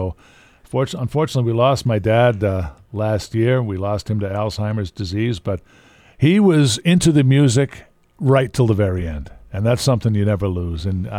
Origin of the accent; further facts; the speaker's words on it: Massachusetts, United States; got started by doing the games on cable access in my hometown in Massachusetts